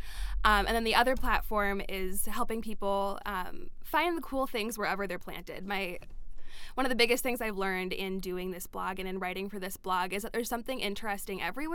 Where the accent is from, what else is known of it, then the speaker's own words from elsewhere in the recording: St. Cloud, Minnesota, United States; I grew up in the St. Cloud area. I was born there